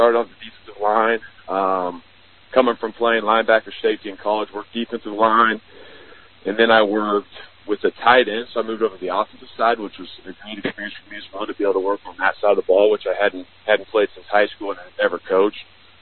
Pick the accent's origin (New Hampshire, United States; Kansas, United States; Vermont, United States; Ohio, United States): Kansas, United States; Sabetha; also born or lived in Topeka; Yeah, born and raised. Born in Topeka, but lived my whole life growing up in Sabetha. My family's there. Both my sisters live there.